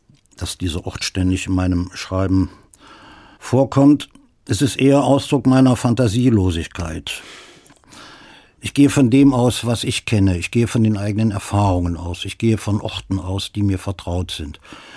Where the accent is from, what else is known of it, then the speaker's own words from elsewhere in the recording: Cologne, North Rhine-Westphalia, Germany; Ja, das kann ich als Kölner nicht sagen.